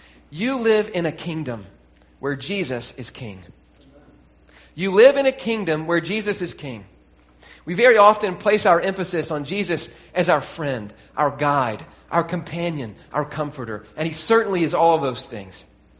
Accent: Tennessee, United States; When I grew up in Tennessee, you could get a full license when you turned 16.

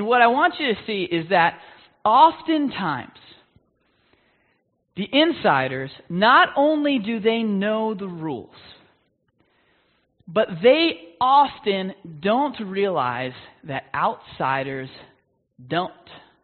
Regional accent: Long Island, New York, United States; I am from Long Island. And I am very Long Island, you know, I'm half Irish and half Italian.

